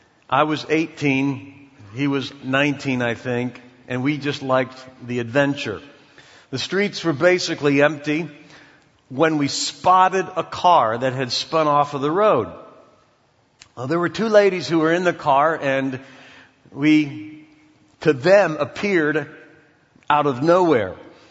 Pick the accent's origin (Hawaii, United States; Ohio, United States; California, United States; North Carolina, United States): Ohio, United States; Canton; I'm from Canton, Ohio.